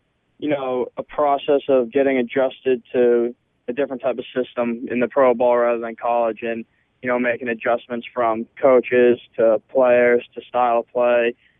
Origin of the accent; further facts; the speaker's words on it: Massachusetts, United States; And him being from Maine and I'm from Massachusetts, we're not too far away either.